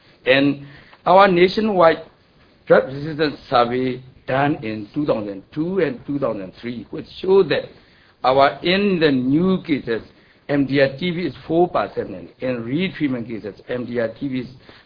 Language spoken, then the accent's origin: English; Myanmar; English is a second language; I'm from Myanmar